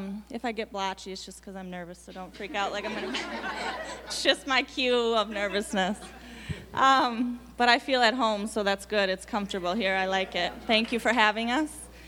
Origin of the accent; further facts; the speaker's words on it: Hudson, Wisconsin, United States; I'm from Hudson, so Minneapolis is right by there.